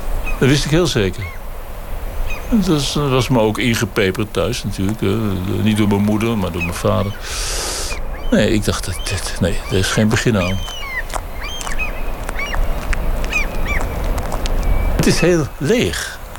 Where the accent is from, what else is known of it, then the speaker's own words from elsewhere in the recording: The Hague, South Holland, Netherlands; Als Hagenaar, voor de helft sta je toch te kijken naar die zee, naar die verte.